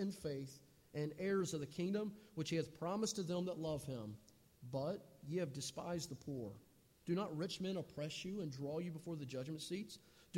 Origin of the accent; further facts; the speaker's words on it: Greenville, South Carolina, United States; also born or lived in Winston-Salem, North Carolina; as I drove past growing up in Greenville, South Carolina, or Winston-Salem, North Carolina.